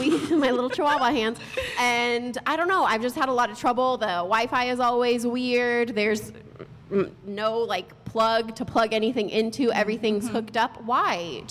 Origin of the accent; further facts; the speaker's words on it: California, United States; Welcome to Chicago. We hail from California, the land of legal marijuana.